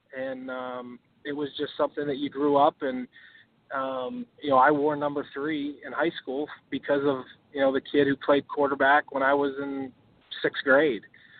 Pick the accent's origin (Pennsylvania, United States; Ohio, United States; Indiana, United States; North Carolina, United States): Pennsylvania, United States; Pittsburgh; I grew up in Pittsburgh